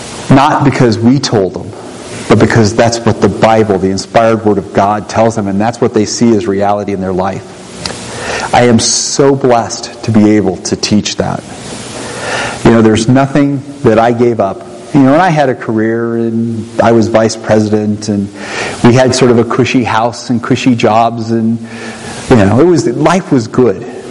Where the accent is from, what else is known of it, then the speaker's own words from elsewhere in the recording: United States; I'm an American, so I know this for Americans.